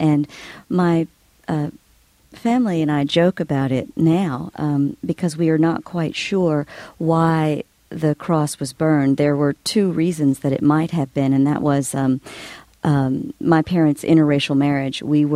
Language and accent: English; Mississippi, United States; now in Georgia, United States; in my home state of Mississippi, in this state of Georgia